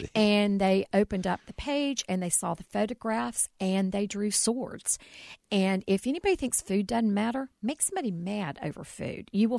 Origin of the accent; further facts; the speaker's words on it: Boone, United States; when I was growing up in Boone, we had two sisters.